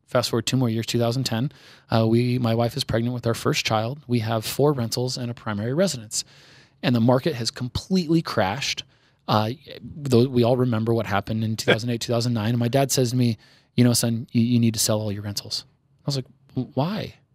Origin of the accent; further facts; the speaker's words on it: Sacramento, California, United States; I grew up in Sacramento, so there's a little town called Evergreen outside of Sacramento, Auburn to Sacramento, kind of like Evergreen is to Denver.